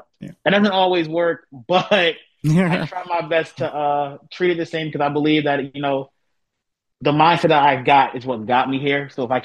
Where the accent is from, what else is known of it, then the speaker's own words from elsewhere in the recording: Trenton, New Jersey, United States; Jersey, especially where I'm from Trenton, yeah.